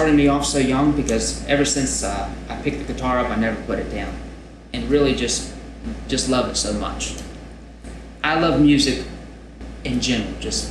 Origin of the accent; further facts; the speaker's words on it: Colonial Beach, Virginia, United States; I grew up right here in the Northern Neck, right here in Colonial Beach. Colonial Beach is my hometown, and I just absolutely love it here.